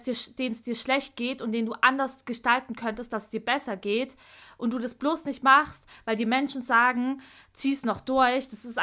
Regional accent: Heilbronn, Baden-Württemberg, Germany; Ich meine, ich hätte das locker in Heilbronn, also meiner Heimatstadt, weiterführen können.

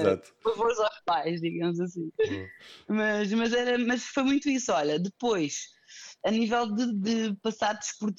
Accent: Lisbon, Portugal; tenho 27 anos, sou natural de Lisboa, mais propriamente de Caneças

